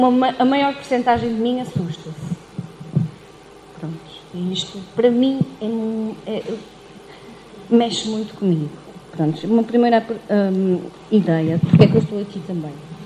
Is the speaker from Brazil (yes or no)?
no; Norte, Portugal; Eu sou daqui da zona do Valdoave.